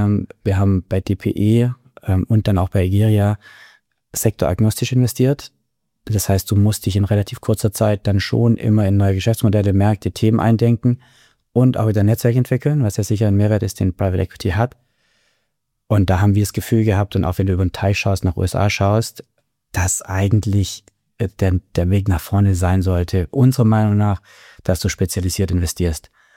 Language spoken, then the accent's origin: German; Baden-Württemberg, Germany; Aufgewachsen auf der Schwäbischen Alb, kleinster deutscher Mittelstand.